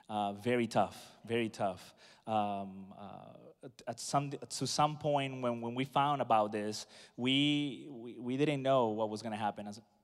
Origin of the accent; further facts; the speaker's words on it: United States; born there; I was born here in America, but my parents are Peruvian